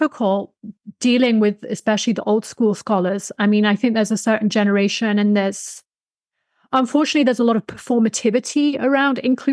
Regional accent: United Kingdom; let me be rude, because I'm very rarely rude, but as a British, well brought up young lady, let me be rude.

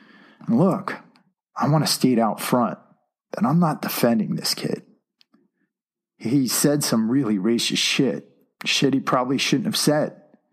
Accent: Norwalk, Connecticut, United States; A kid from my hometown, Norwalk, Connecticut

